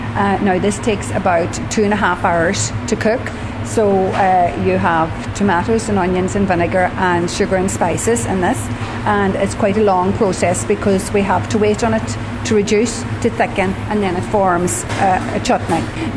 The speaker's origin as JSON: {"language": "English", "town": "Ardara", "region": "County Donegal", "country": "Ireland", "said": "I'm from Ardragh and I've been with Filigan's for the last 14 years."}